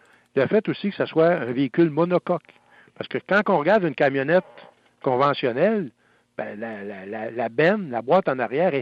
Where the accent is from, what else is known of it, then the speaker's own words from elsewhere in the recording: Quebec, Canada; ce moteur-là ne soit pas offert chez nous au Canada et au Québec